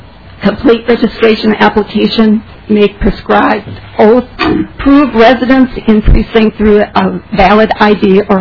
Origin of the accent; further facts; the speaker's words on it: St. Paul, Minnesota, United States; I'm from St. Paul, and this is the first time I've ever testified.